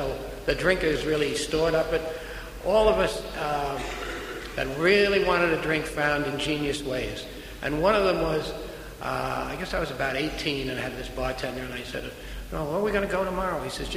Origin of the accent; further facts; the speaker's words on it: Bronx, New York, United States; born there; I was born in the South Bronx, as I say, 1936, the only child of Irish immigrant parents.